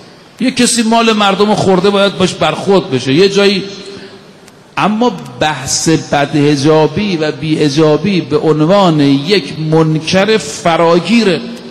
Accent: Qom, Iran; ما زمان طاغوت، ما بچه قمیم

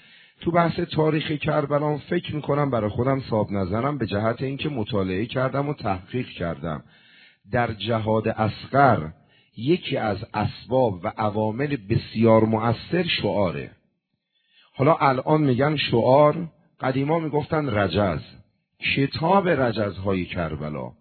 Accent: Qom, Iran; also born or lived in Tehran; بنده متولد تهران میدون قیامم، بزرگ شده قم هستم ولی متولد تهرانم.

